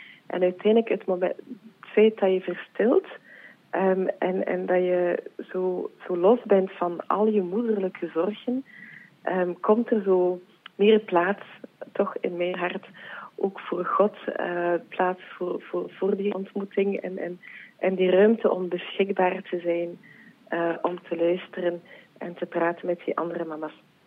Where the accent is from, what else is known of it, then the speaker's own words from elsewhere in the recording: Ypres, West Flanders, Belgium; Ik kom uit Ieper, het diepe West-Vlaanderen.